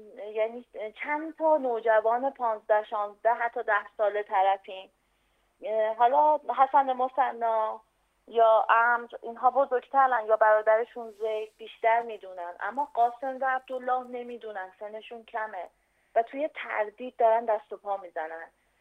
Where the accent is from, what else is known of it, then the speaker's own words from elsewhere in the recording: Iran; حالا من آذری هستم